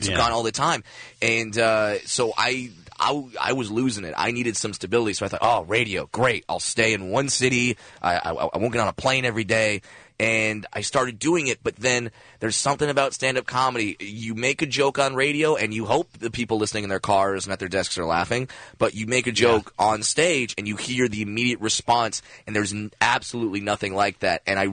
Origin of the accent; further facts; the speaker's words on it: Los Angeles, California, United States; I'm born and raised in Los Angeles. I love the Dodgers.